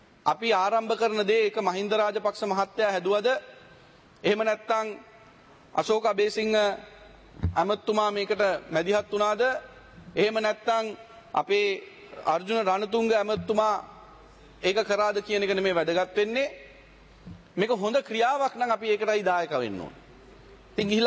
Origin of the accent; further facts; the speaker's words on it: Katunayake, Western Province, Sri Lanka; ගුවන්තොටුපළ ගත්තාම මගේ ප්‍රදේශයේ තියෙන කටුනායක මගේ ගමේ